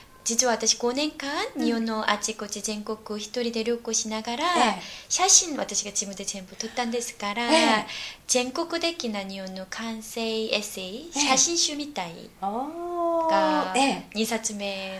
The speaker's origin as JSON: {"language": "Japanese", "country": "South Korea", "second_language": "Japanese", "said": "私は、うんうん、韓国人ですから"}